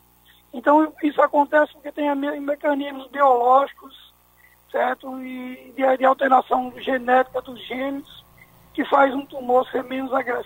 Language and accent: Portuguese; Ceará, Brazil; Eu sou do interior do Ceará.